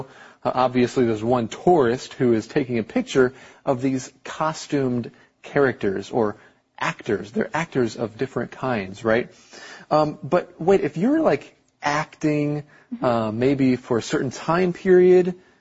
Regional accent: Taiwan; I grew up in Taiwan, so almost 30 years

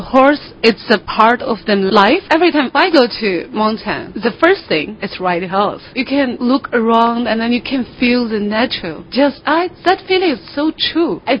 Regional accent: Tacheng, Xinjiang, China; English is a second language; I'm from Xinjiang, Tacheng. It's northwest China. Xinjiang also is the biggest province in China. My city is Tacheng. It's border with Kazakhstan, maybe only 8 kilometers, and then I can walk to Kazakhstan.

